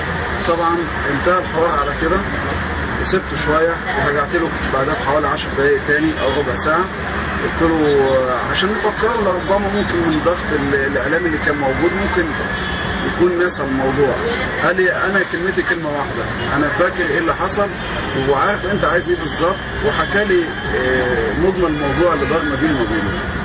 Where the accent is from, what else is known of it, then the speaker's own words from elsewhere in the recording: Egypt; انا مصري.